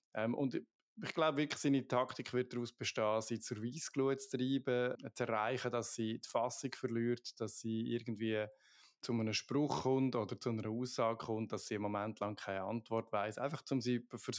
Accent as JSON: {"language": "German", "country": "Switzerland", "said": "als Schweizer hat man ein bisschen mehr Verständnis dafür, weil wir ja in der Schweiz mit dem Ständemehr"}